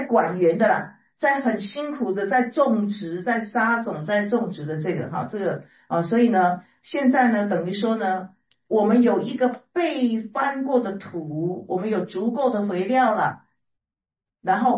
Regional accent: China; 好，我用我们中国人的概念哈。

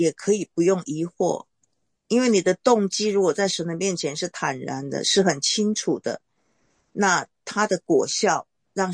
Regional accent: China; 我是中国人

